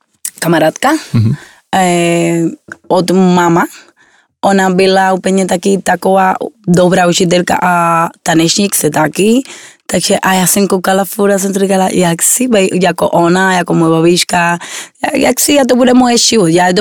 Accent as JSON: {"language": "Czech", "region": "Havana", "country": "Cuba", "tie": "born or raised there", "second_language": "Czech", "moved": "yes", "lives_now": "Prague, Czech Republic", "said": "Já jsem z Kuby, jsem tam se narodila, jsem z Havana, takže já bydlím tady asi 11 let."}